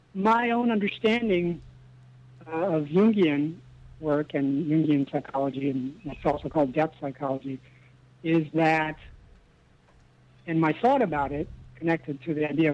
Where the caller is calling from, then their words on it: Sacramento, California, United States; I'm calling from Sacramento.